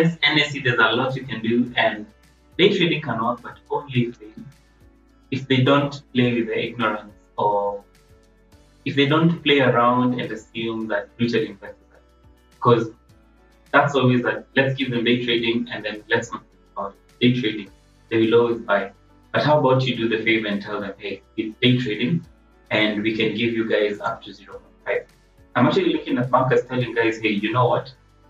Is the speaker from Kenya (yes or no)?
yes; Kenya; but yes, I'm in Kenya, so definitely I'm being affected by this. Oh, I'm Kenyan, guys.